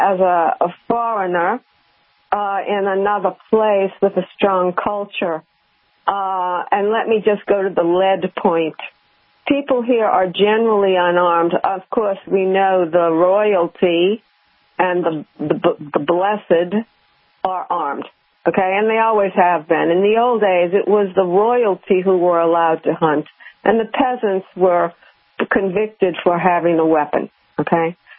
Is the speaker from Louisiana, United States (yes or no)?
yes; New Orleans, Louisiana, United States; Of course, I come from New Orleans, and there the culture is still really nice.